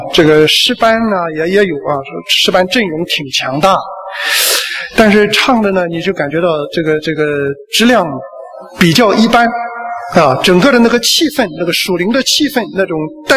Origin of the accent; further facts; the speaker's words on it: China; 我也是中国人啊